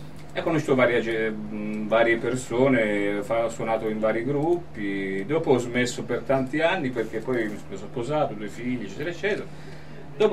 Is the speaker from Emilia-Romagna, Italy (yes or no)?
no; Turin, Piedmont, Italy; Io Torino.